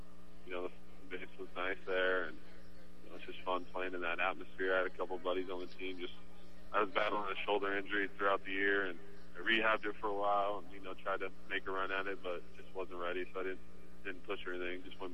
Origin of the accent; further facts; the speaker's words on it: Bakersfield, California, United States; it's only a 2-hour drive from where I grew up in Bakersfield.